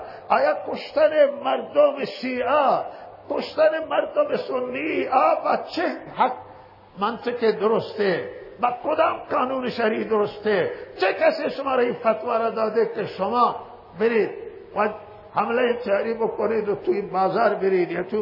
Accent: Iran; اگر بگیم مسلمانیم همه ما مسلمانیم، اگر بگیم ایرانی همه ما ایرانی هستیم.

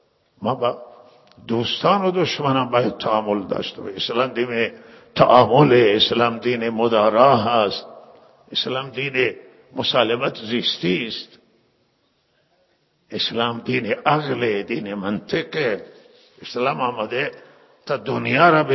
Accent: Iran; همه ما شهروند ایرانی هستیم،

